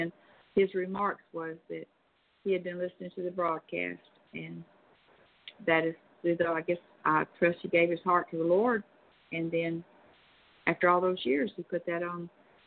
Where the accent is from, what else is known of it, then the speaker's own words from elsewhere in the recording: Arkansas, United States; born there; some people say I'm from Arkansas, and some say I'm from Tennessee, and some say I'm from Mississippi. And they are all right, because I was in Arkansas, born in Arkansas